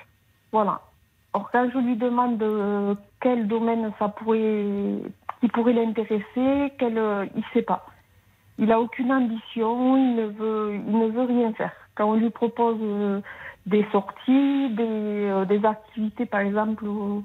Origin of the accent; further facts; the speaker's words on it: Toulouse, Occitanie, France; puisque je suis de Toulouse